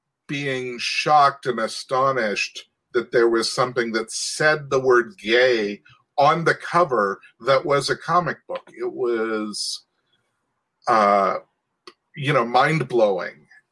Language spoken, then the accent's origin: English; Montana, United States; I was from Montana, and we didn't have them back then.